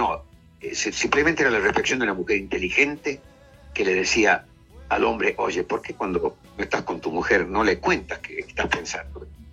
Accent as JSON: {"language": "Spanish", "country": "Argentina", "moved": "yes", "said": "Yo salí de Argentina, a donde realmente salí muy jovencito y gozando de un éxito muy rico en la Argentina"}